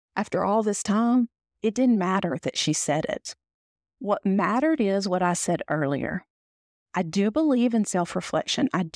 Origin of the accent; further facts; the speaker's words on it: the South, United States; And man, y'all, I'm from the South. I got some good stories.